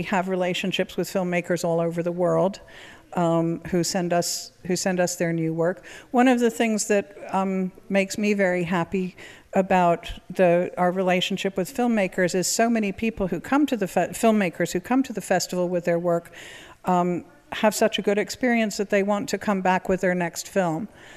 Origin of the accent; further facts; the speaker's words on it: New York, United States; And I'm a New Yorker. I actually still live in New York.